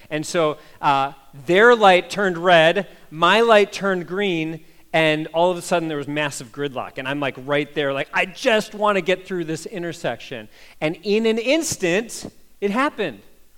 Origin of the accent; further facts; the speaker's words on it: Midwest, United States; I grew up in the Midwest. It's not like that in the Midwest. So in the Midwest, we have this thing called Midwest nice, okay?